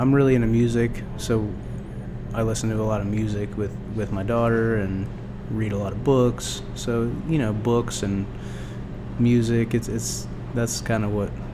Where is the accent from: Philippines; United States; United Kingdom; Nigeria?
United States; Indian Mills, New Jersey; I grew up in Indian Mills, New Jersey, which nobody's ever heard of. It was pretty small, but we're close to bigger cities. But yeah, I grew up in the woods.